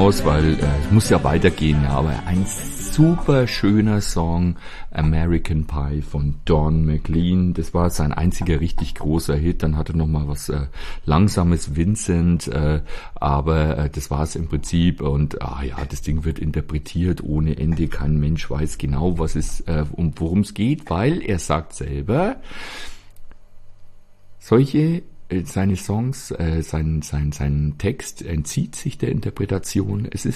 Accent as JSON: {"language": "German", "region": "Bavaria", "country": "Germany", "said": "Gemüsepfanne, Grünkohl, gibt es bei uns in Bayern ganz wenig"}